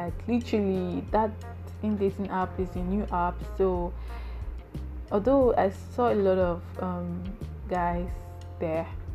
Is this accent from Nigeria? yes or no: yes; Nigeria; I told him I'm from Nigeria